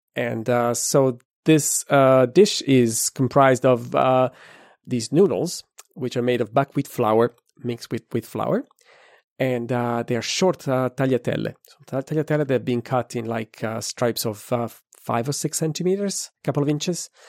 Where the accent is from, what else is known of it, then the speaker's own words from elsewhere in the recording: Lombardy, Italy; English is a second language; I grew up in Lombardy